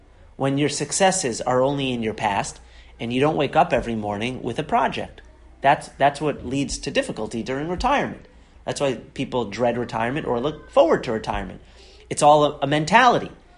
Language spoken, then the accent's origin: English; Boston, Massachusetts, United States; We don't have those in Florida. But growing up in Boston, we had a basement.